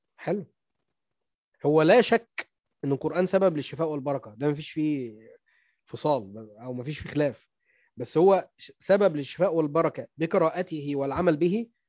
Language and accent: Arabic; Egypt; يعني العين الزرقاء دي منتشره عندنا في مصر كتير جدا